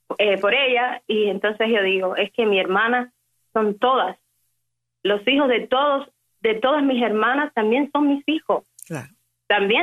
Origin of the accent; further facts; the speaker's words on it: Cuba; moved away; patria, de la que nunca me tuvieron que haber forzado al destierro, a reconstruir Cuba, a levantar a mi pueblo, a reconstruir a mi pueblo.